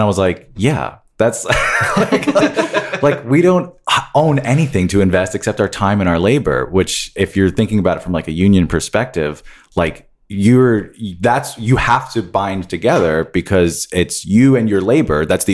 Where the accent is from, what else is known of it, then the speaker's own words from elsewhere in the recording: New York, United States; Rob, you're from New York. I'm from New York.